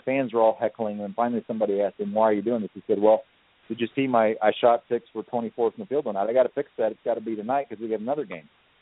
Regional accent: Houston, Texas, United States; I have never been a Lakers fan. I grew up in Houston.

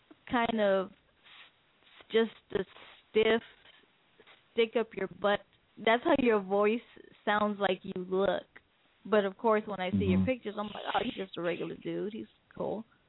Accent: Guam; No, I'm from Guam.

